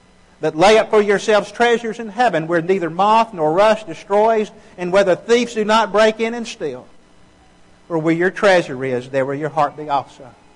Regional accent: Birmingham, Alabama, United States; I grew up in West End, the Birmingham area. If you're not familiar with that, then this may not mean much to you. But I go back to my old neighborhood

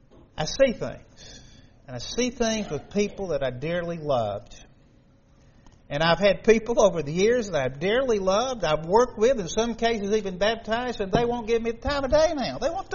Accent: Alabama, United States; born there; also born or lived in Nebraska / Virginia; I know I was born in Alabama, spent most of my life in Alabama, but I live a little bit in Nebraska and Virginia

